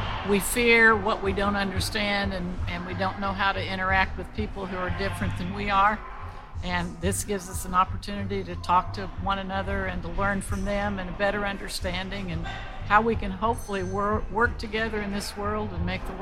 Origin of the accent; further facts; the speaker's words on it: Franklin, Indiana, United States; from Franklin, Indiana.